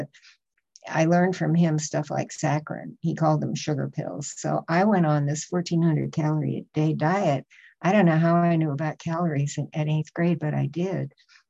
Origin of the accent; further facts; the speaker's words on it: Chicago, Illinois, United States; born there; I was born in Chicago, and I was born right before World War II. I'm 81 and a half at this point.